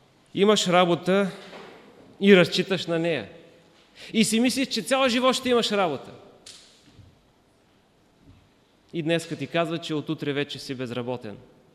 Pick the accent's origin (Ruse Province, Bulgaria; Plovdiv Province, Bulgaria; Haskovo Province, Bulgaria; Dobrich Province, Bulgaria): Plovdiv Province, Bulgaria; Plovdiv; да застана в една от църквите в Пловдив, в моя роден град